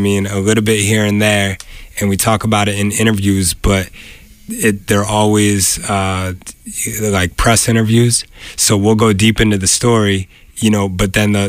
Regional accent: Exeter, New Hampshire, United States; Growing up in New Hampshire, you know, the only way that you got hip hop was by word of mouth.

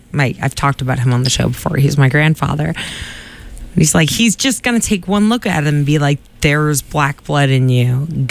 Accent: Quincy, United States; it reminded me so much of growing up in Quincy, and just, it was normal to hang out with guys who were older than you.

